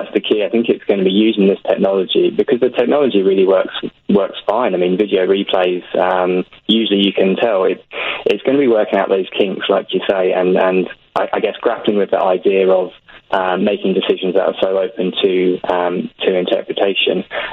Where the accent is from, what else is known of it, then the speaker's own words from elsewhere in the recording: United Kingdom; I'm a Brit